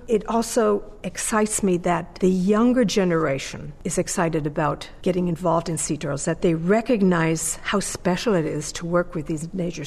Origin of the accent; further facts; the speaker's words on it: Germany; I grew up in Germany. I'm an only child.